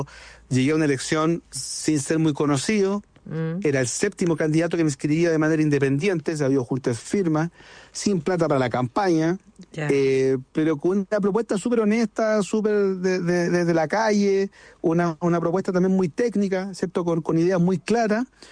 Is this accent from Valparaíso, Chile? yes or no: yes; Concón, Valparaíso, Chile; yo nací en Concón cuando Concón era parte de Viña del Mar.